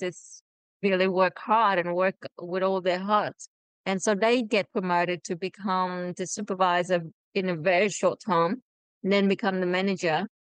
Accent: Vietnam; English is a second language; now in Australia; we are refugee migrated from Vietnam to Australia in 1994 when we arrived into Australia after stay at the refugee camp for 4 years

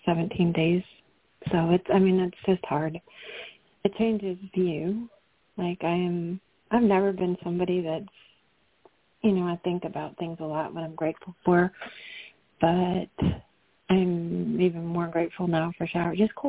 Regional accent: North Carolina, United States; moved away as an adult; Like, I'm from Yancey County, which is just about 45 minutes outside of Asheville, which actually got hit harder than Asheville.

